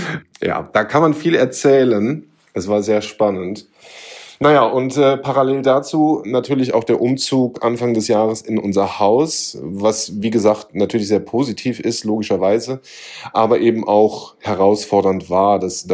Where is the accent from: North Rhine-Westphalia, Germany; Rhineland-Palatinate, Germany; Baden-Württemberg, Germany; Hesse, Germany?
Rhineland-Palatinate, Germany; Koblenz; ich bin aus dem schönen Raum Koblenz. Das heißt, ich bin waschechter Rheinländer